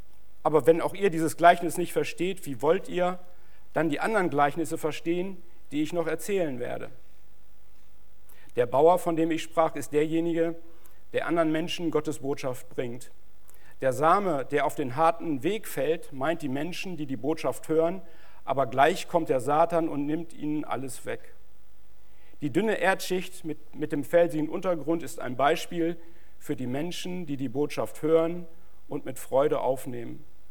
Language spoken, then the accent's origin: German; Lübbecke, North Rhine-Westphalia, Germany; meine Frau Sarah. Wir kommen aus Lübbecke in Ostwestfalen und wir sind zusammen in einer Gemeinde, evangelisch-freikirchlichen Gemeinde in Rinteln.